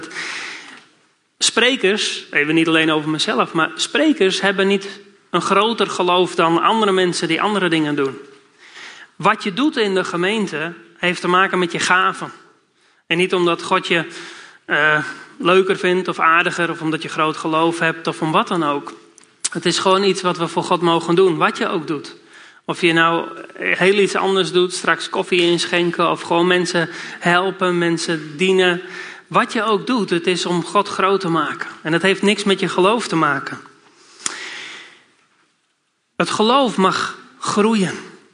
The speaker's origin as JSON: {"language": "Dutch", "town": "Amsterdam", "region": "North Holland", "country": "Netherlands", "said": "ik kom uit Amsterdam."}